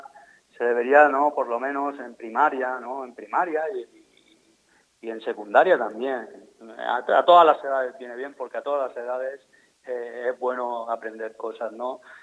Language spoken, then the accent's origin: Spanish; Elche, Valencian Community, Spain; nosotros los que vivimos aquí somos del Che toda la vida